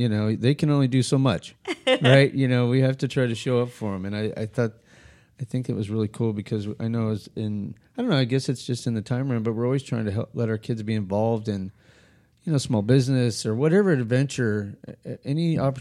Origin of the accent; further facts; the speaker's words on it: Albuquerque, New Mexico, United States; early part of my life, I grew up in New Mexico, Albuquerque, which I always considered like a small, big town